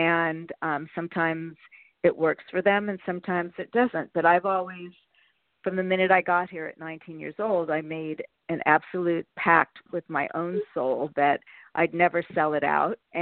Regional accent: Palm Springs, California, United States; because I grew up in Palm Springs.

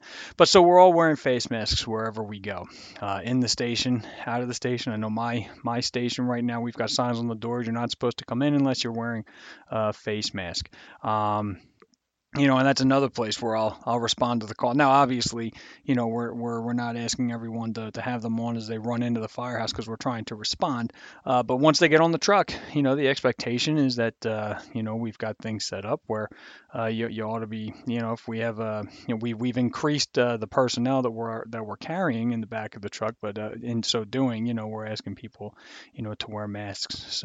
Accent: Philadelphia, Pennsylvania, United States; I'm from the Philadelphia area and I'm a Philadelphia Eagles fan.

